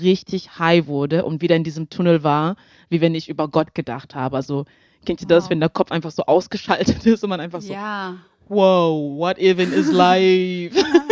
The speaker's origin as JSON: {"language": "German", "country": "Zambia", "tie": "born or raised there", "said": "also ich bin in Sambia aufgewachsen und war bei meinen Großeltern im Dorf."}